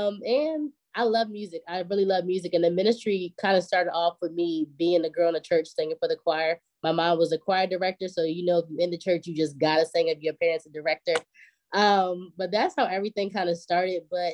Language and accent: English; Maryland, United States; So I'm from Maryland, the DMV, as most know it. I'm from a small town. I call it West Bubba because we're literally off the grid. But I'm a country girl from Southern Maryland, St. Mary's County.